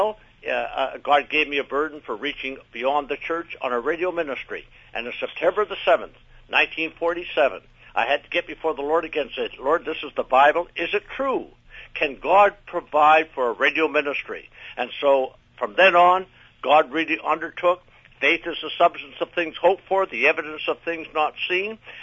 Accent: New Glasgow, Nova Scotia, Canada; born there; now in Halifax, Canada; Well, I was born in New Glasgow in 1917, and that's 100 miles away. And then I'm here in Halifax. I've lived in Halifax here since 1963.

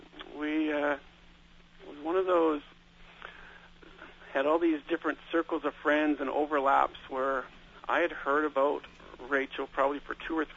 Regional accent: Vancouver, British Columbia, Canada; I'm from Vancouver.

